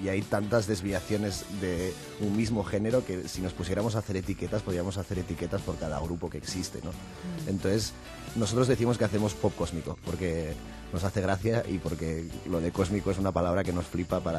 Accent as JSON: {"language": "Spanish", "town": "Toledo", "region": "Castilla-La Mancha", "country": "Spain", "lives_now": "Madrid, Spain", "said": "somos de Toledo. Bueno, yo en realidad vivo en Madrid. El resto de la banda vive en Toledo. Pero decimos que somos de Toledo"}